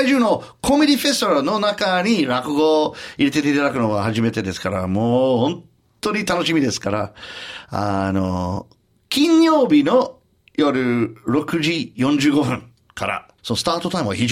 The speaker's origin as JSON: {"language": "Japanese", "country": "Canada", "said": "私カナダ人だけど"}